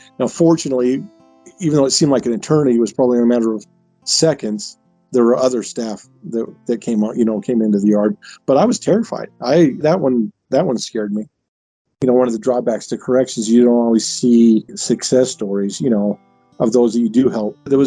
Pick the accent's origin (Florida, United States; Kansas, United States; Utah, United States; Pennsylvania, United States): Utah, United States; I was born and raised in Utah, and from a very young age, I wanted to get involved in law enforcement